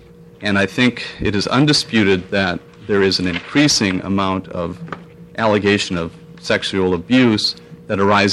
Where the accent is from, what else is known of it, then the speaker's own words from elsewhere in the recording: Portland, United States; from Portland, appearing on behalf of the ACLU to oppose 2395.